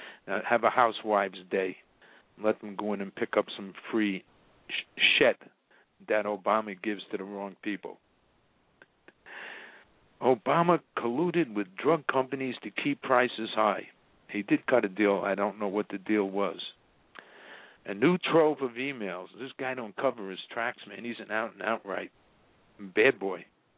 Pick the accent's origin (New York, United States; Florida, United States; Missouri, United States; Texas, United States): New York, United States; New York City; I grew up in New York City where the Hudson meets the Harlem River